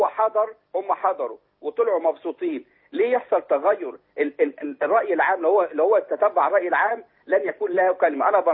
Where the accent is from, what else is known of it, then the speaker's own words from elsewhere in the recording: Egypt; وانا مصري ومسلم.